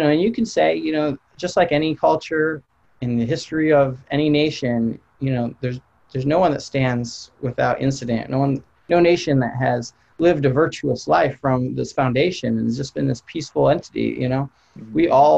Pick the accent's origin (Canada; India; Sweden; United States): United States; I usually just tell them I'm an American. You know, that's my ethnicity, you know.